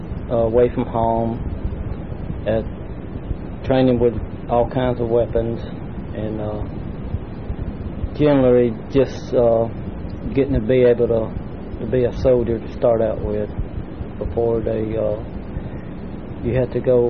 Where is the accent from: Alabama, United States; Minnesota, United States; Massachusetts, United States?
Alabama, United States; Anniston; born there; I was born November 11, 1950. I was born in Anniston, Alabama.